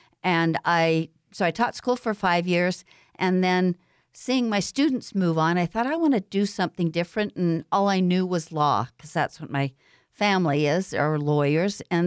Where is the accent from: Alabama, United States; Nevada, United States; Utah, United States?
Utah, United States; East Millcreek; now in Salt Lake City, United States; I grew up in the East Mill Creek area, and now I've lived in Salt Lake City for more than 40 years, actually 50 years.